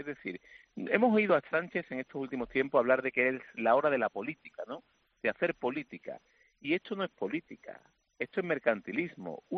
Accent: Andalusia, Spain; Nosotros, yo vengo de Andalucía y ahí se han hecho traslados también. Somos una tierra de acogida y solidaria

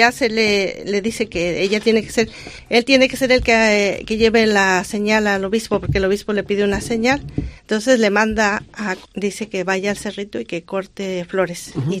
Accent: Mexico; now in Vitoria, Spain; soy mexicana y soy religiosa cooperadora de Betania. Tengo 9 años en Vitoria.

